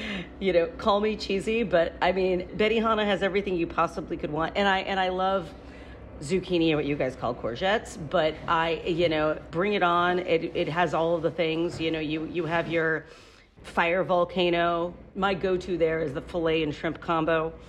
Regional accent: Midwest, United States; I grew up in the American Midwest and there wasn't a whole lot of, you know, maybe diverse food.

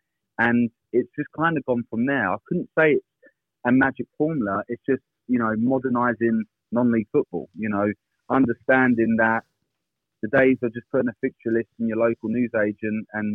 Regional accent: Hastings, South East England, United Kingdom; like I say, I'm a Hastings local. You know, whilst I wasn't born in the town, I consider Hastings my hometown, being here for most of my life.

